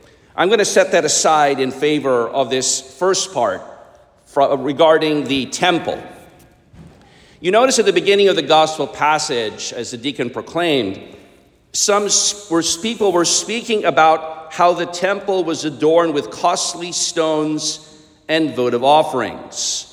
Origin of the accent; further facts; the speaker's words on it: Washington, District of Columbia, United States; we were walking down Constitution Avenue in my hometown of Washington, D.C.